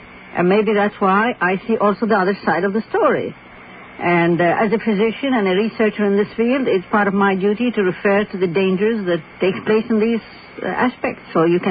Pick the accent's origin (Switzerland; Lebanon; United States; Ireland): Lebanon; Beirut, Beirut Governorate; I come from Beirut, Lebanon, from Turkey.